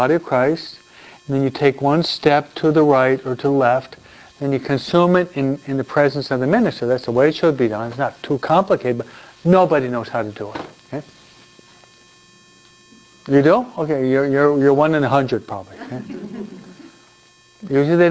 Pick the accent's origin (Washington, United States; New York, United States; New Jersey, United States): New York, United States; I'm a New Yorker, so I move at a quick pace in almost everything, no?